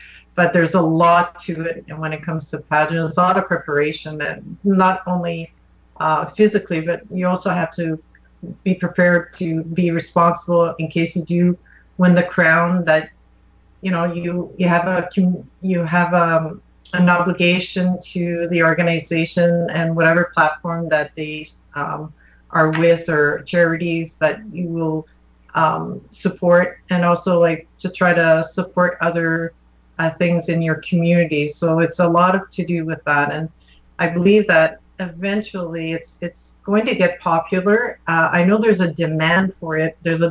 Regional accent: West Nipissing, Ontario, Canada; I'm right now coaching a young girl from my hometown of West Nipissing.

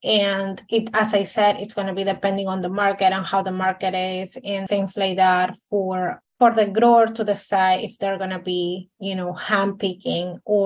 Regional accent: Peru; So first of all, I'm originally from Peru, and that's where I did my bachelor's degree.

